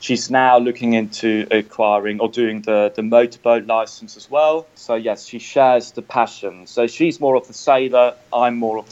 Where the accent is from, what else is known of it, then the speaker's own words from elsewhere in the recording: Switzerland; I grew up in Switzerland and most of my life I lived there.